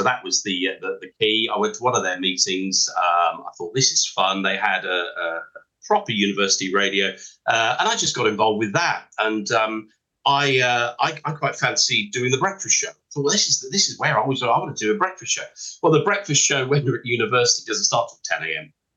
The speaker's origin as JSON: {"language": "English", "town": "Taunton", "region": "South West England", "country": "United Kingdom", "tie": "born or raised there", "said": "And in fact, I grew up in Taunton in Somerset. I was a Somerset boy."}